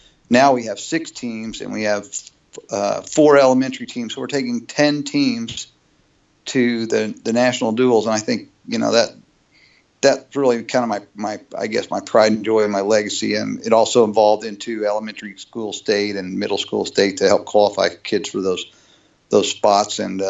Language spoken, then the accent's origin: English; Liberal, Kansas, United States; When I grew up in Liberal, Kansas, and they had a program called Kids Incorporated